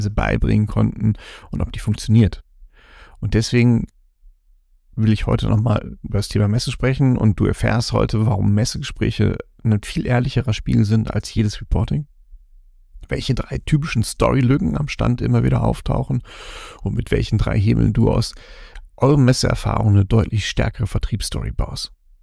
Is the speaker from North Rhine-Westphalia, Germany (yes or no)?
yes; Cologne, North Rhine-Westphalia, Germany; Für mich als Kölner total wichtig